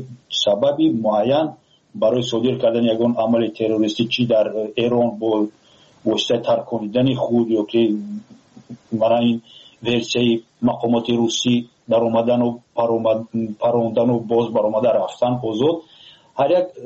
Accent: Tajikistan; فخر کنند تاجیکان که ما تاجیک هستیم

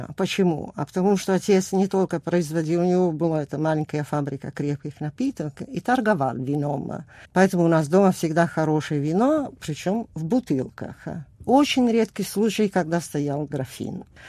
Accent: Tarcento, Friuli-Venezia Giulia, Italy; born there; Russian is a second language; Я родилась на севере Италии, в маленьком городке. Торченто, вот, недалеко от Удине, вокруг горы, холмы.

